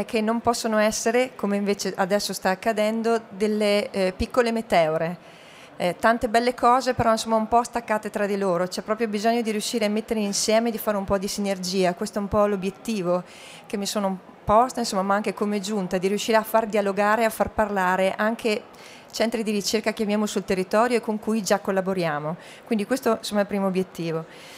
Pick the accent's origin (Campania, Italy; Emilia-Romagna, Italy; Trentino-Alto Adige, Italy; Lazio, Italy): Trentino-Alto Adige, Italy; Trento; Io vengo da Trento, una città medio piccola, 120.000 abitanti più o meno